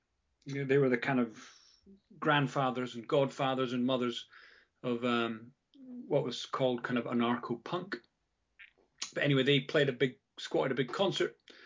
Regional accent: Scotland, United Kingdom; I grew up in Scotland in the early 80s, which was a tough time for everyone.

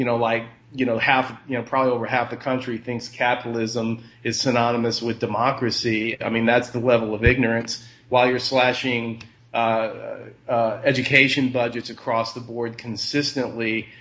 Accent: Texas, United States; moved away as an adult; now in Alaska, United States; I mean, I was raised in Texas in a conservative Republican family

